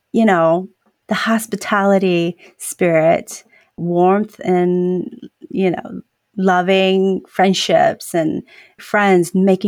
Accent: Kentucky, United States; born there; So from there, they ended up here in America, and I was born in Kentucky, of all places.

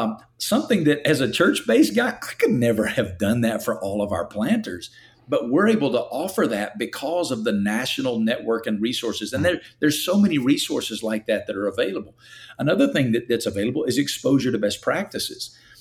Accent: Alabama, United States; now in Western US; I'm from the Bible Belt, from Alabama, the South.

